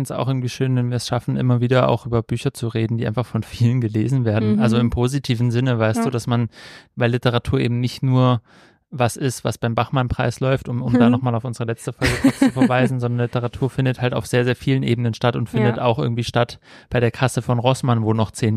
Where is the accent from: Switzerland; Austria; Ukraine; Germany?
Germany; East Germany; Ich komme aus dem Sozialismus, vor DDR.